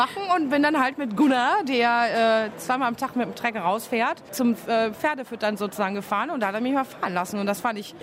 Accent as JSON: {"language": "German", "region": "Berlin", "country": "Germany", "said": "Und ich komme aus Berlin."}